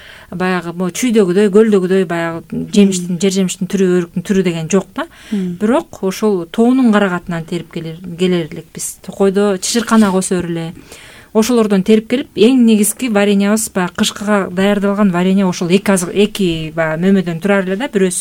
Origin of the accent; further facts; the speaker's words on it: At-Bashy, Naryn Region, Kyrgyzstan; менин бала чагымда бизде нарында, ат башыда, тоонун этегиндеги айыл